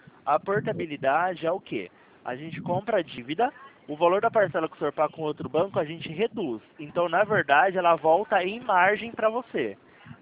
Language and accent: Portuguese; Campinas, São Paulo, Brazil; Ó, eu sou aqui de Campinas, São Paulo.